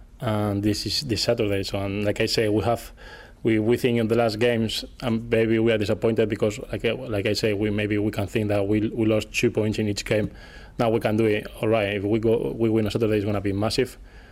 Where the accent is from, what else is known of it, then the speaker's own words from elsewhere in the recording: Basque Country, Spain; Yeah, I think in the Basque country we are more English than in the south, for example.